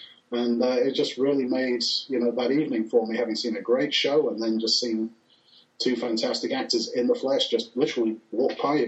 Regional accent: England, United Kingdom; growing up in England, you get a lot of American television.

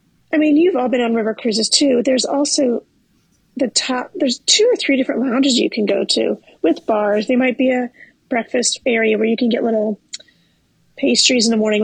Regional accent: Midwest, United States; So I'm from the Midwest, and to me, barbecue is different than, so it's not like, it's a grill.

